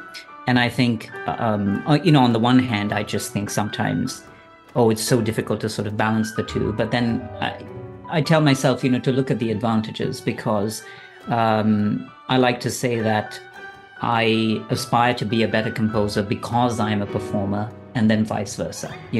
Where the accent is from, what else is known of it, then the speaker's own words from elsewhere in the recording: Dubai, United Arab Emirates; moved away as an adult; when I grew up in Dubai, I mean, I was there from, the age of four until I went to college, right? So 4 to 18. And Dubai at the time was a melting pot of South Asian and Middle Eastern culture and many other cultures, Western culture. I had a Western education.